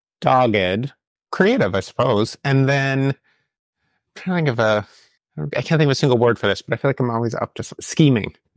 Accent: Minneapolis, Minnesota, United States; I'm currently sitting in Minneapolis, Minnesota, which is my hometown, and I do a lot of projects here.

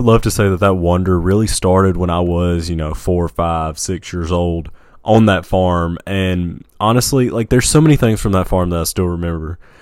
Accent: Tennessee, United States; Nutbush is where … was born. I grew up in Haywood County. And there's a farm out there that I used to go to all the time.

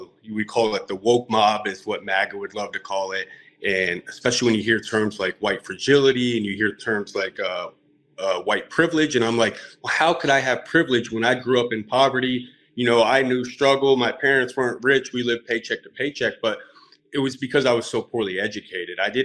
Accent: Florida, United States; So I grew up in South Florida in a small town, probably about 30 minutes outside of where Mar-a-Lago is actually.

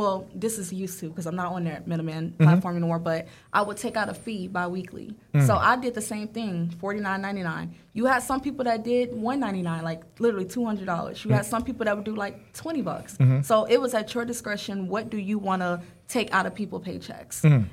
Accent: Orlando, Florida, United States; So it's like, and when I say that, I'm from Orlando, Florida.

